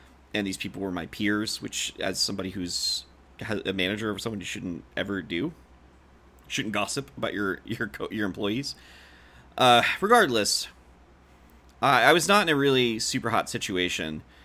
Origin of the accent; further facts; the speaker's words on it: West Virginia, United States; And I'm from West Virginia. I'm from Southern West Virginia. I am very akin to country music.